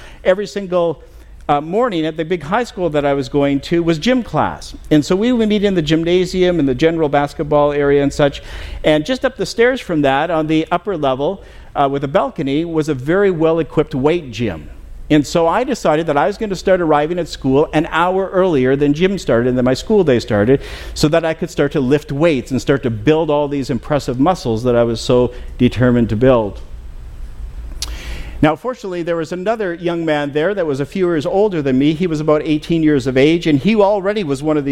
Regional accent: Kelowna, British Columbia, Canada; And so my hometown is in Kelowna, B.C., again, just pretty well straight north from here.

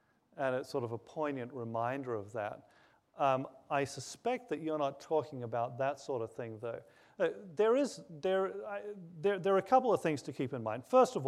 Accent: Australia; I tell people I'm Australian, so that means I'll have an answer for everything.

